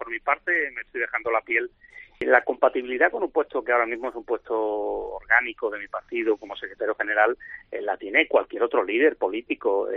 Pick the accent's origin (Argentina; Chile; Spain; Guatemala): Spain; Andalusia; Soy andaluz, soy secretario general del PSOE